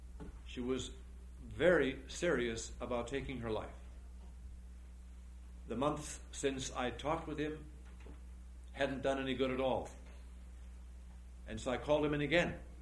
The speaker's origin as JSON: {"language": "English", "region": "Dakota", "country": "United States", "tie": "born or raised there", "said": "When I was raised in the Dakota small village home"}